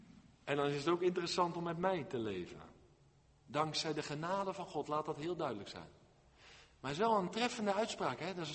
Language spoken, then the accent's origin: Dutch; South Holland, Netherlands; Ik ben in het Westland geboren en getogen, daar heb je glastuinbouw.